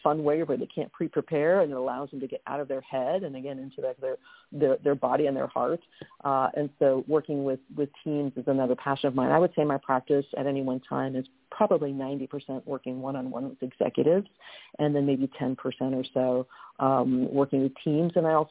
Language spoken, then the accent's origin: English; California, United States; born or raised there; also born or lived in Milan, Italy / Massachusetts